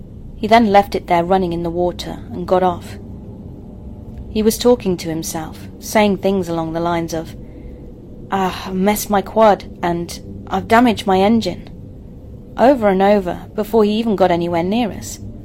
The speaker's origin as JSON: {"language": "English", "country": "New Zealand", "said": "So I'm from New Zealand"}